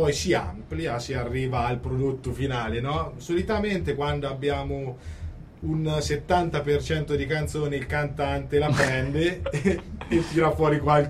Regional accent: Ponte Felcino, Umbria, Italy; Sì, provincia di Perugia, Ponte Felcino, quindi.

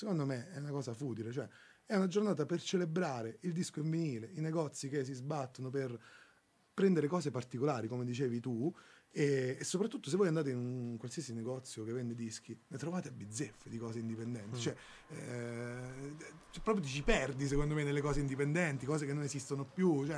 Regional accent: Agropoli, Campania, Italy; Per esempio i … mi viene un nome a caso, anche perché sono del mio paese, lo voglio dire così, è un gruppo che è di Agropoli

